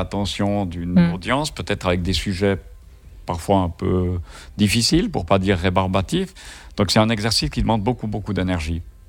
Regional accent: Switzerland; Puis moi je venais de débarquer des États-Unis, donc ils ont dû rater un épisode, mais c'était sympa qu'ils reconnaissent l'arrivée, le retour d'un Suisse en Suisse.

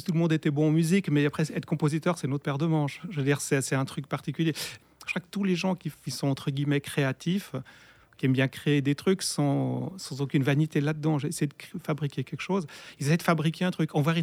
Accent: São Paulo, Brazil; moved away; j'ai passé mon enfance au Brésil, où il y avait très peu de choses culturelles, disons.

